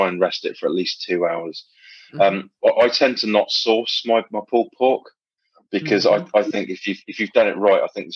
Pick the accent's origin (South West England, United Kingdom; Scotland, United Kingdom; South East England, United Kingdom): South West England, United Kingdom; We're both from Cornwall, me and my wife.